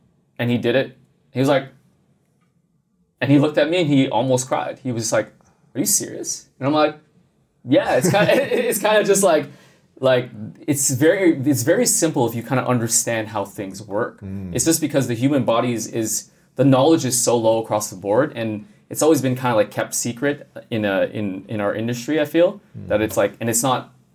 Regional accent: Montreal, Quebec, Canada

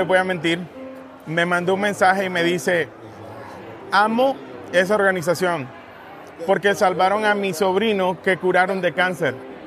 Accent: Atlanta, Georgia, United States; soy de Atlanta.

